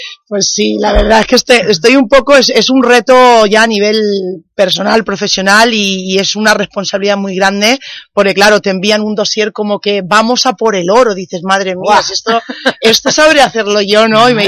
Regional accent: Elche, Valencian Community, Spain; yo soy de Elche y yo de Elche, de Alicante, de la Comunidad Valenciana

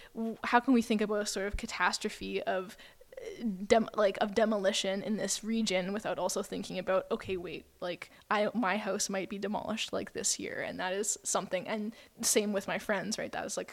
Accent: Vancouver, British Columbia, Canada; growing up in Vancouver, I had to listen to like a lot in elementary school, high school

